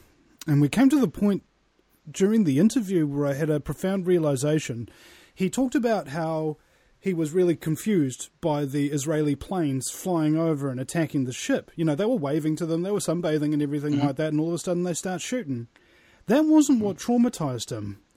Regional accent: New Zealand; as a New Zealander, I had no real tie to the American consciousness

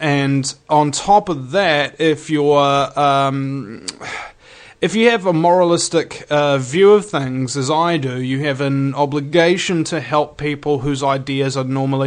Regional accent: New Zealand; And being a New Zealander, you learn everything about the States first

